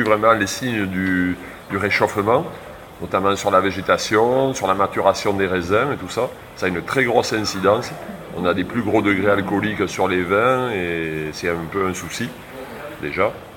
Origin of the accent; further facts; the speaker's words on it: Bordeaux, Nouvelle-Aquitaine, France; Surtout que déjà chez nous à Bordeaux, on a une région où il fait très très chaud.